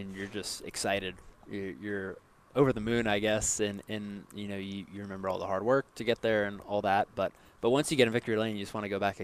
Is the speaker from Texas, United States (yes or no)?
no; Miami, Florida, United States; I had 5 acres where I grew up in Miami